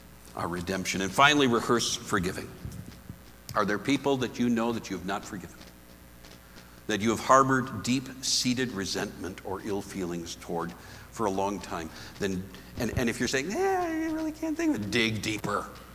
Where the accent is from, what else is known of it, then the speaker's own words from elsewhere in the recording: Minnesota, United States; Because, I mean, I'm from Minnesota. And we're nice.